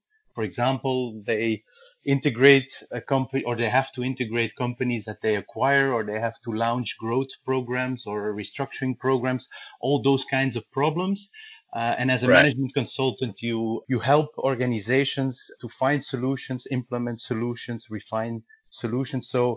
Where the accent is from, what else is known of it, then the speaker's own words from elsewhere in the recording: Flanders, Belgium; English is a second language; So the biggest two are Dutch and French, and then we have a small part of the country speaking German. I'm from the Dutch-speaking part.